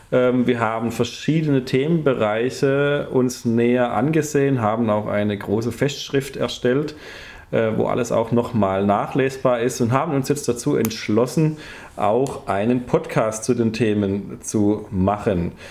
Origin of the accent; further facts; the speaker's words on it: Schefflenz, Baden-Württemberg, Germany; Aufgewachsen in Mosbach bin ich geboren, ja.